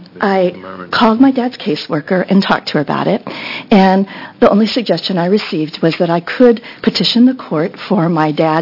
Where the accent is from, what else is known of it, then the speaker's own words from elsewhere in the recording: Portland, Oregon, United States; I'm from Portland, Oregon.